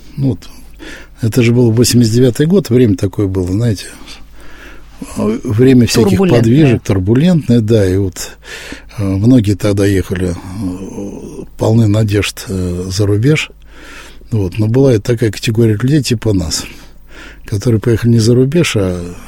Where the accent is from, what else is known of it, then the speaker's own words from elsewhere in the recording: Moscow, Russia; мы, москвичи, такие бары.